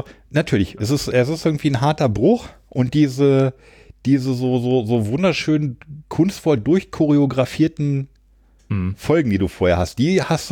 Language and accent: German; Großburgwedel, Lower Saxony, Germany; ich komme ja aus Großburg-Wehl, was ja wirklich zu der Zeit noch ein sehr, sehr kleines Kaff war. Mittlerweile gilt es offiziell als Kleinstadt, weil es irgendwie die 10.000 überschritten hat.